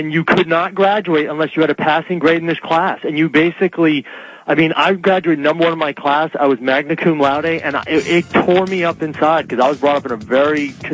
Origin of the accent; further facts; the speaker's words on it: Vermont, United States; I'm from Vermont originally, and I went to the University of Vermont